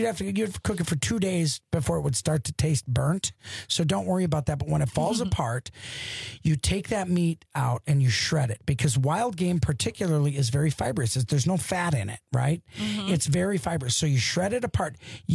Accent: Wisconsin, United States; I'm from Wisconsin, so

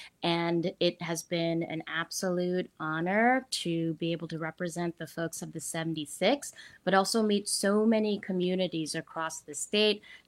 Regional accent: Madison, Wisconsin, United States; I am a proud daughter of South Korean immigrants, born and raised in Madison, Wisconsin

